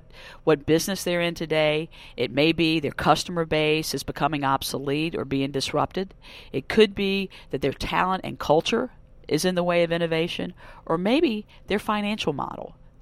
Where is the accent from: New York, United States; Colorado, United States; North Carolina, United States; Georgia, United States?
North Carolina, United States; No, sir. I'm from the Tar Heel State, North Carolina.